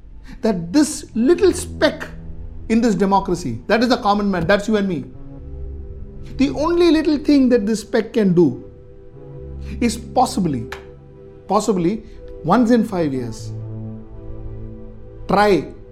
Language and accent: English; India; which is probably the only power we hold as an Indian and part of this democracy.